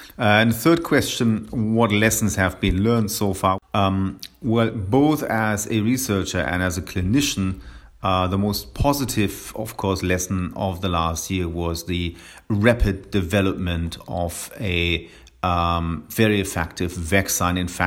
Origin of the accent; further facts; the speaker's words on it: Wiesbaden, Hesse, Germany; English is a second language; I am a pulmonologist from Germany, right from Germany in Wiesbaden.